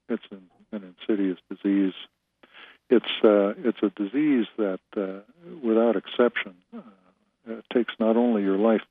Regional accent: New York, United States; also born or lived in northern New England / the Dakotas / Pacific Northwest / California; I was born in the New York metro area and raised there, and I've lived and worked in New York and northern New England and the Dakotas and Pacific Northwest and California and Alaska

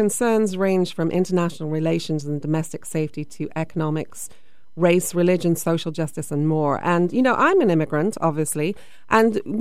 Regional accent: United Kingdom; everybody assumes because I'm British

